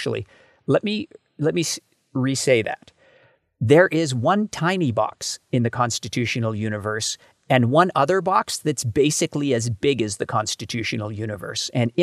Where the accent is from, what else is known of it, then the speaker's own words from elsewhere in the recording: Canada; And as a Canadian, we didn't particularly care about getting a tan.